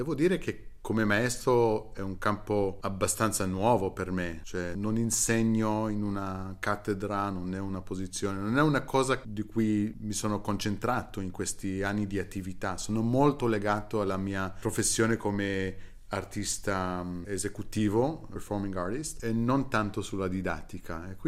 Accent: Beersheba, Southern District, Israel; Io mi sono cresciuto a Beersheva, che è una città non molto grande, a sud di Israele, quindi abbastanza provinciale.

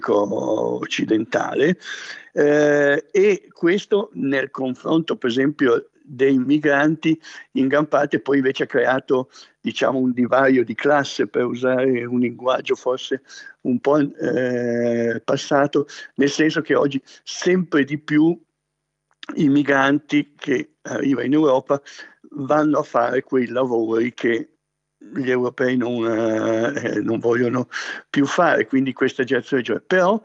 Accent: Turin, Piedmont, Italy; io sono nato e cresciuto a Torino, dove c'è stata una forte immigrazione dal sud Italia

